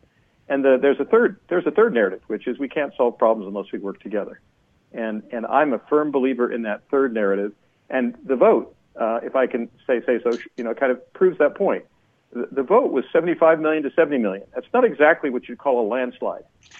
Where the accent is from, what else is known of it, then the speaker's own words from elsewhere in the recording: United States; my experience as an American for the last 70 years